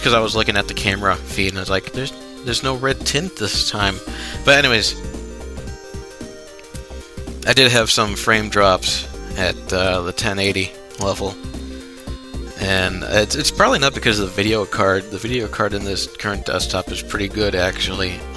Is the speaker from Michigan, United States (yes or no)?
no; Chicago, Illinois, United States; For those who don't get it, I'm from the Chicago area